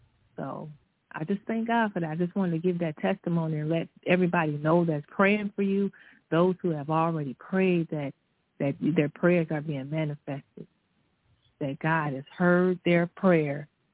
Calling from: Texas, United States; I'm calling from Texas.

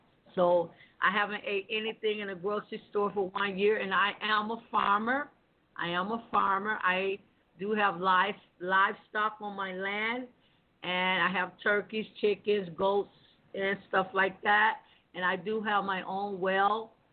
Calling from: Columbus, Ohio, United States; I'm calling from Ohio, Columbus.

